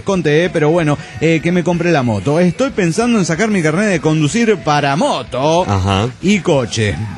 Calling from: Santa Fe, Argentina; de Santa Fe, Argentina.

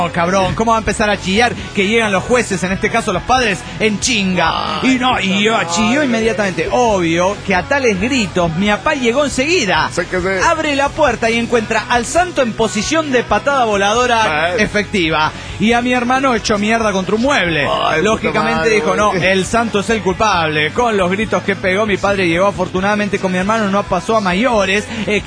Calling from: Tijuana, Baja California, Mexico; de Tijuana

